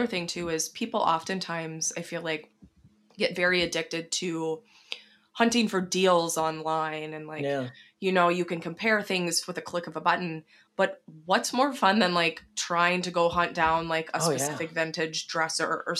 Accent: the South, United States; I'm from the South, and my mom and my grandma were like aghast when I said, I am not registering for china.

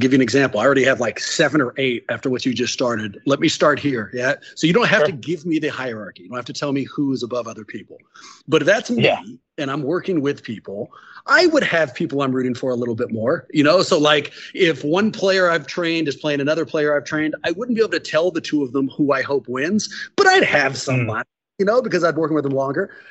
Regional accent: Oakland, California, United States; I grew up playing hoop. I grew up in Oakland, California.

